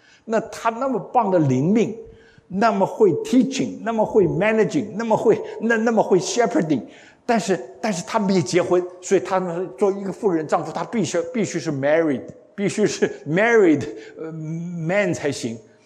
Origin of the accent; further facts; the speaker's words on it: China; 我们从中国来的